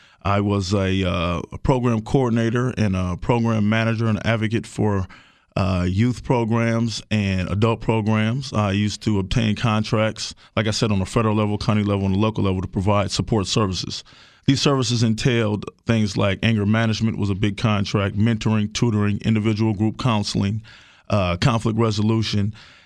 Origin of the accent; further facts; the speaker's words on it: Milwaukee, Wisconsin, United States; Like I said, I grew up in Sherman Park and Washington Park, and I wanted to make sure we maintain our park system.